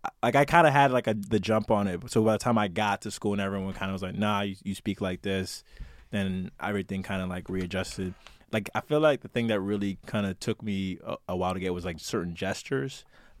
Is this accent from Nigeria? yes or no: yes; Nigeria; I'm just being Nigerian.